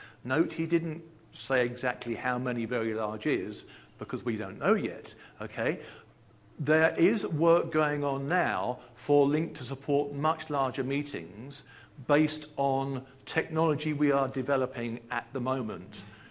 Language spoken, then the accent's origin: English; England, United Kingdom; moved away as an adult; now in Redmond, United States; My accent belies where I come from, which is England. But I joined Microsoft in 2000, and in 2004 I moved over to the US